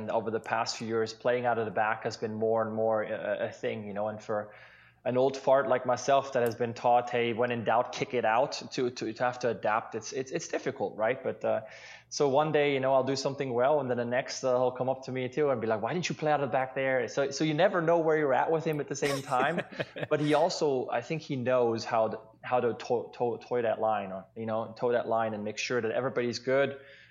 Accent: Switzerland; I remember growing up in Switzerland

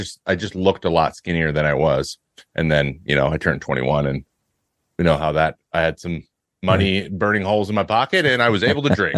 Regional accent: Pacific Northwest, United States; you know, I'm from the Northwest.

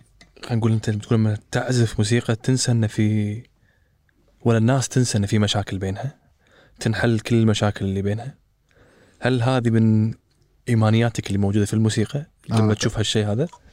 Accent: Kuwait; انا من نهايه كويتي بديرتي يعني

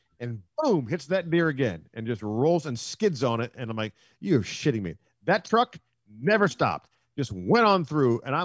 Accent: Silver Spring, Maryland, United States; I'm from Silver Spring, Maryland. We don't do that a whole lot.

